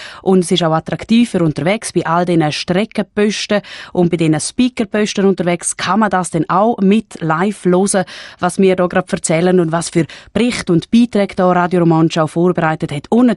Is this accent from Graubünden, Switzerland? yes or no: yes; Graubünden, Switzerland; um einfach auch als Bündner einmal den Engadin Skimarathon zu Ende gemacht haben.